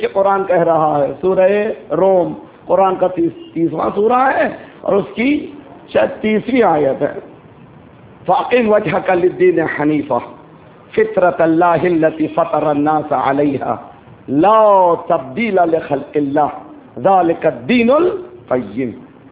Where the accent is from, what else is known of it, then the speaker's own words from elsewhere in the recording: Alipur, Karnataka, India; Urdu is a second language; now in Canada; یہیں کا بچہ ہوں, یہیں سے ہندوستان میں بنگلور سے قریب ایک علی پور دیہات ہے, اس دیہات کا رہنے والا ہوں. میری زبان سے آپ سمجھ رہے ہوں گے, کوئی اردو بھی مجھے آتی جاتی نہیں ہے